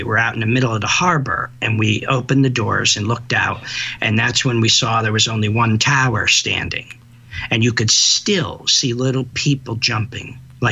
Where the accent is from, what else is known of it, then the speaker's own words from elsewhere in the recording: New York, United States; I mean, I'm a New Yorker, right?